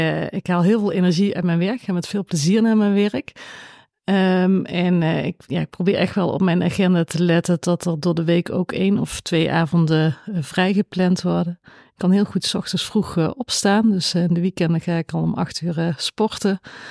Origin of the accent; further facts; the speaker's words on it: Blerik, Limburg, Netherlands; born there; Ik ben geboren in Blerik, dat ligt aan de andere kant van de Maas bij Venlo. En na mijn middelbare schooltijd daar ben ik naar Maastricht gegaan om geneeskunde te studeren. En vervolgens ben ik in Veldhoven terechtgekomen.